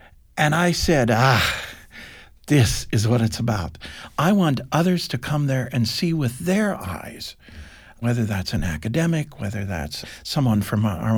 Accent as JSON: {"language": "English", "region": "Kansas", "country": "United States", "tie": "born or raised there", "said": "I grew up on a dairy farm and a ranch in central Kansas. So I'm an American."}